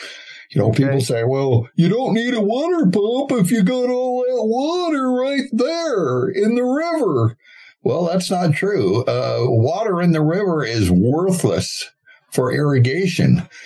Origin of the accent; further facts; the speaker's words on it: Los Angeles, California, United States; I grew up in Los Angeles.